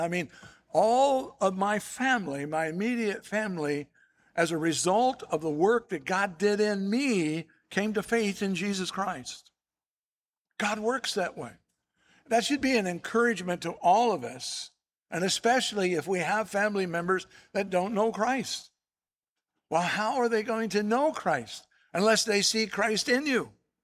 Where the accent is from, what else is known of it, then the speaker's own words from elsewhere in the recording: California, United States; You know, I'm from Southern California. That's the spiritual Disneyland of California, in case you didn't know it.